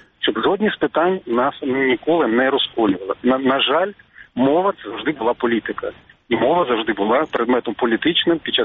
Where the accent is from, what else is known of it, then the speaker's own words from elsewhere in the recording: Mykolaiv, Mykolaiv Oblast, Ukraine; Я народився на півдні, і я пишаюся тим, що я миколаївець.